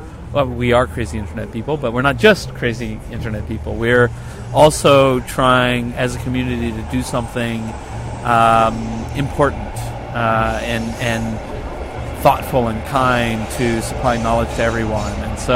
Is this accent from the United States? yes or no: yes; United States; because as an American, I say, well, whatever, it's history, you know. We don't care about history. We're Americans, you know.